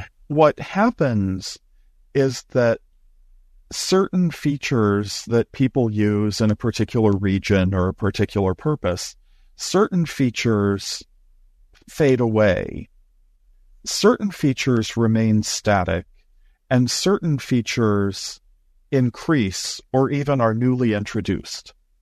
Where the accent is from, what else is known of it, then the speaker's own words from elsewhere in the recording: Upper South, United States; I grew up in the South, in the Upper South.